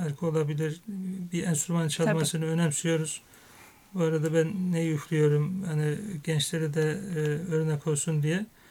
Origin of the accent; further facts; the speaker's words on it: Giresun, Turkey; Ben Giresunluyum aslında.